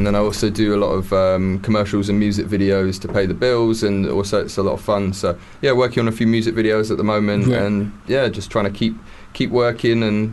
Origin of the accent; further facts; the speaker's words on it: London, United Kingdom; growing up in London, you sort of, you're around lots of different cultures, and my school was quite a big mix, well, quite a lot of Muslim students, not many Jews actually